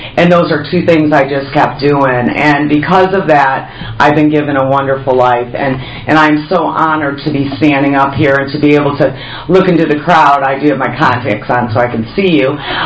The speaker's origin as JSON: {"language": "English", "town": "Rochester", "region": "Michigan", "country": "United States", "said": "I'm from Rochester, Michigan. Grew up in the Midwest."}